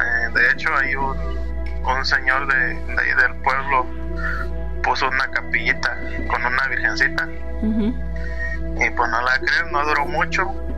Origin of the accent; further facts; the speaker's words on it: Paso Nuevo La Maca, Oaxaca, Mexico; Nosotros somos de un pueblito que se llama Paso Nuevo. Bueno, pueblito, no pueblo, ya grande. Se llama Paso Nuevo La Maca.